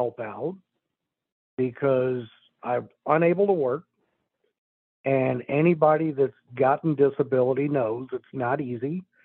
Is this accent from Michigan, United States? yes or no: no; St. Charles, Missouri, United States; I grew up in St. Charles, even though my dad's side of the family is all from Troy. And my mom's side is from Old Monroe.